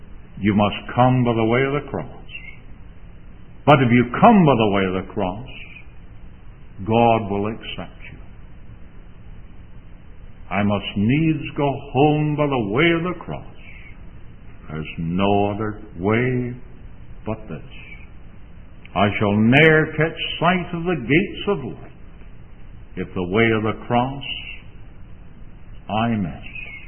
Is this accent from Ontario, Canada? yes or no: yes; Galt, Ontario, Canada; The night before, he had said to me on the streets of my hometown of Galt